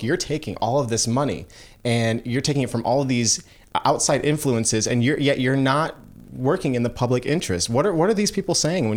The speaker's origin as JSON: {"language": "English", "region": "Michigan", "country": "United States", "tie": "born or raised there", "said": "Representative Mike Bishop of my home state, Michigan, which I'm not proud of."}